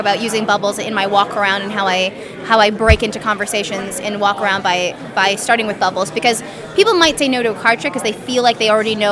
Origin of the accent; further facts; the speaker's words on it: Canada; I'm Canadian, so I don't know a lot of the names of places